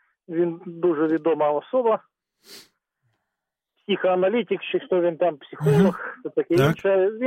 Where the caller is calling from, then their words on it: Dnipro, Dnipropetrovsk Oblast, Ukraine; Ну, добрий день, Валерій, місто Дніпро.